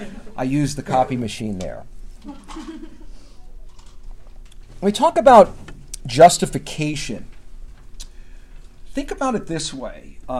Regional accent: Las Vegas, Nevada, United States; I know this because I grew up in Las Vegas. So we had Halloween off every year.

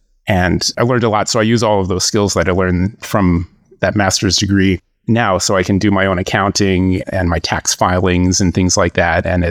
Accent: New York, United States; now in Allentown, United States; I am originally from New York. I live in Allentown, Pennsylvania with my wife.

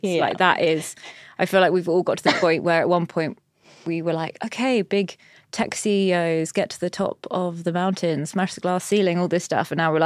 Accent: South East England, United Kingdom; now in London, United Kingdom; growing up in Sussex and like really in the countryside

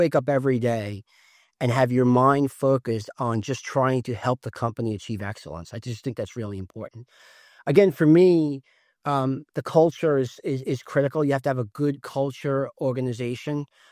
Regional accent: Staten Island, New York, United States; growing up in Staten Island, you know, paying my way through college and also working 3 jobs at once.

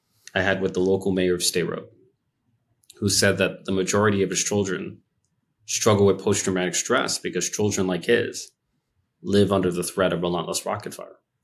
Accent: Bronx, New York, United States; And I come from the Bronx, which is a rough neighborhood.

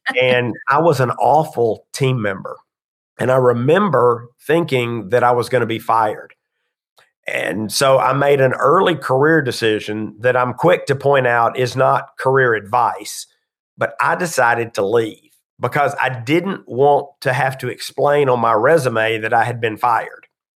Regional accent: Atlanta, Georgia, United States; Well, I grew up in Atlanta. So I've been here my entire life thus far

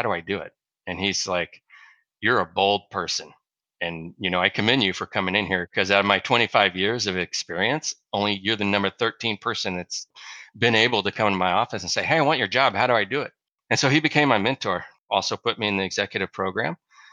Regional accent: Olathe, Kansas, United States; Yeah. So I grew up in Olathe, Kansas. Kind of comical. That's where I live now. Never thought I would come back when I was growing up.

